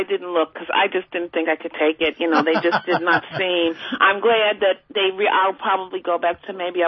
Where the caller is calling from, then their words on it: New York, United States; I'm calling you from the Bronx, but I'm originally from Charlie Rangel's district.